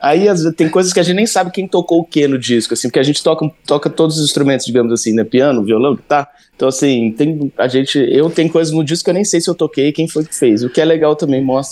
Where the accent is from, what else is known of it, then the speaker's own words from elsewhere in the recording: Cuiabá, Mato Grosso, Brazil; nós somos de Cuiabá, então a gente tá muito mais próximo da Bolívia do que de São Paulo